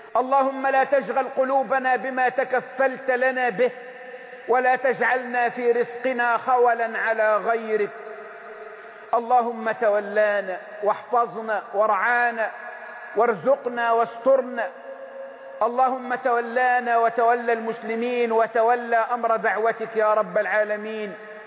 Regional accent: Egypt; بلدنا مصر

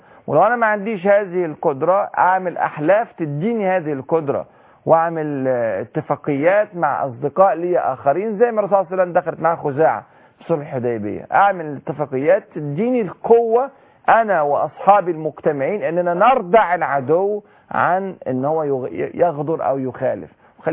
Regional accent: Egypt

